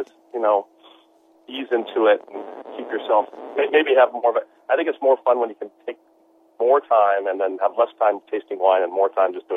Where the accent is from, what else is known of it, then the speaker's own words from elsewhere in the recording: Los Angeles, California, United States; Currently, now, yeah, I remember I'm from Los Angeles